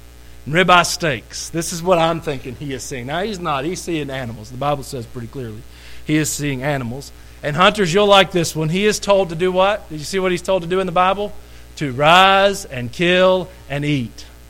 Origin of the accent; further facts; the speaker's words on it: Georgia, United States; When I grew up in Georgia, there was a place called Jackson Trail Road